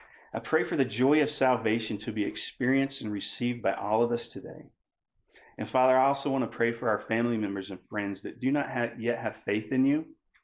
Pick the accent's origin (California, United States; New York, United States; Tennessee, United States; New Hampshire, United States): Tennessee, United States; accent: Southern; I grew up in East Tennessee, a little place between halfway between Chattanooga and Knoxville. It's taken me 40 something years, I think, to get rid of a Southern accent, but it's still not gone.